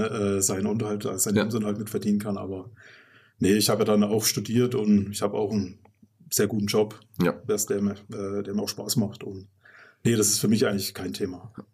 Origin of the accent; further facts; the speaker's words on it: Thuringia, Germany; now in Fulda, Germany; Obwohl meine Frau auch aus Südthüringen ist, also wir kommen beide quasi aus der Gegend, aber uns hat es dann halt hierher verschlagen.